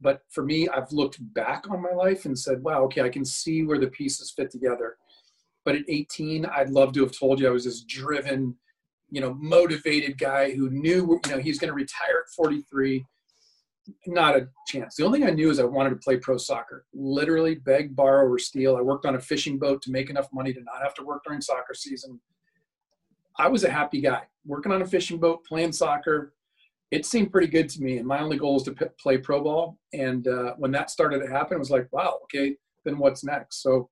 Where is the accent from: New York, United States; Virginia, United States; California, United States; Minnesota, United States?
California, United States; Dana Point; also born or lived in San Diego; You know, I originally came from San Diego, just north. I grew up in Dana Point, California.